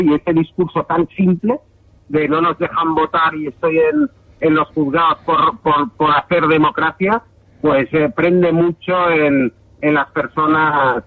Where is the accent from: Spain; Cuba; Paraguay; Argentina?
Spain; Catalonia; tristeza por lo que pasa en mi tierra